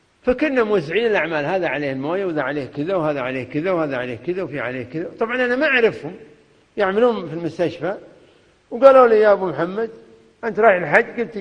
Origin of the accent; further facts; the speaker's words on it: Kuwait; لا من الموجودين عندنا في الكويت